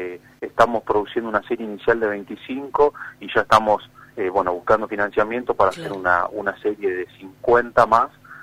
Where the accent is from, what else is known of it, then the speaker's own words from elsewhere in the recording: Santa Fe, Argentina; No puedo regresar a la ciudad donde resido actualmente, entonces me volví a mi ciudad natal, que es La Rosa, Santa Fe